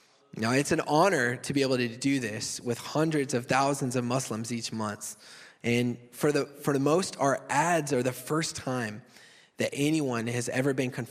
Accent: Texas, United States; And just to give you a little perspective, I'm from Texas.

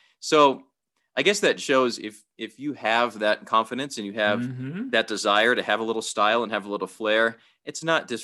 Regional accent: Massachusetts, United States; Yeah, this is going to sound random. I'm from Massachusetts

